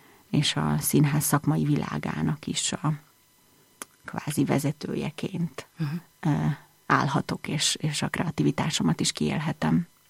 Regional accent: Hungary; born there; házasodtak össze, ott született a bátyám, és végül úgy döntöttek, hogy Magyarországra költöznek, és így születtem már én.

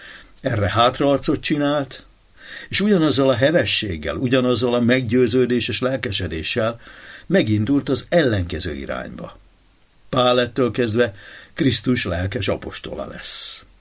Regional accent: Damascus, Damascus Governorate, Syria; Én ugyanis eredetileg Damaszkuszból származom

